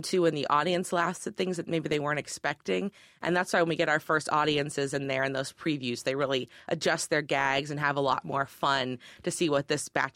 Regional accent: West Chester, Ohio, United States; But I'm from Westchester myself.

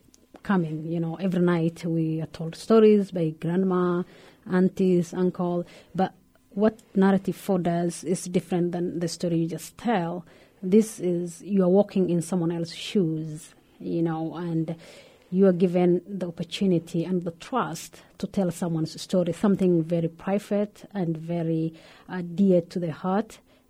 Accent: Kenya; English is a second language; moved away as an adult; now in Minneapolis, United States; I was born in Kenya, northern Kenya. Probably most people know because that is where the refugee camp is. I was born there, and then I did my education in all of them in Kenya. And I moved here recently in 2011, July 4th.

